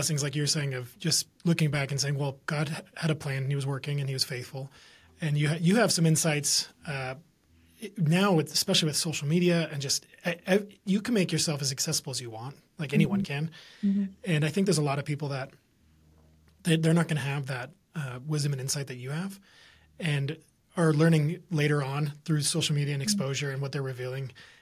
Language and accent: English; California, United States; My parents, we grew up in Southern California under, you know, a lot of Calvary Chapel style teaching and just verse by verse.